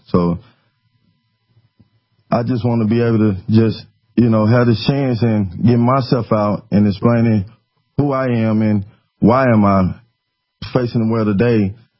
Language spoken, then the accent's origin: English; Arkansas, United States; Well, growing up in Arkansas, it was like everybody knew.